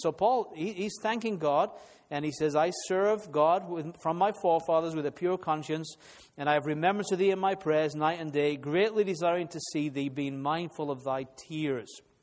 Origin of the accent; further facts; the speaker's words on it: England, United Kingdom; sometimes in this country, and I'm saying this as an Englishman, but the influence of the British on assembly testimony in North America has not always been good.